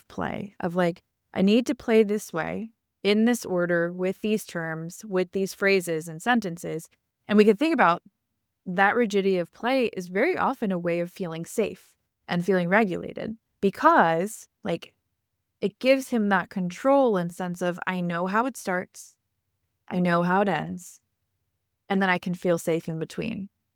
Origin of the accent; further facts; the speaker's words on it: Long Island, New York, United States; I'm from Long Island. We say Mario and I get made fun of.